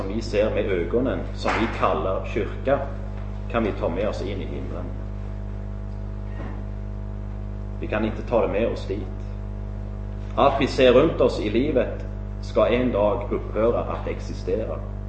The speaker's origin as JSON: {"language": "Swedish", "region": "Rogaland", "country": "Norway", "second_language": "Swedish", "moved": "yes", "lives_now": "Sweden", "said": "Domkyrkan i Stavanger, i närheten av där jag kommer ifrån"}